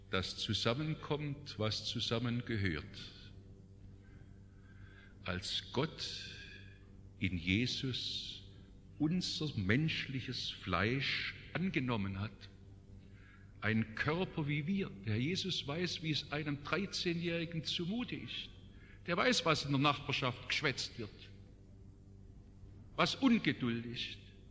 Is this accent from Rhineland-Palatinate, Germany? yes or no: no; Stuttgart, Baden-Württemberg, Germany; accent: Stuttgart Swabian; also born or lived in Black Forest; Ich bin im Schwarzwald geboren, in Stuttgart aufgewachsen. Das hat mich durch und durch geprägt. Mein Schwäbisch ist ein Stuttgarter Schwäbisch.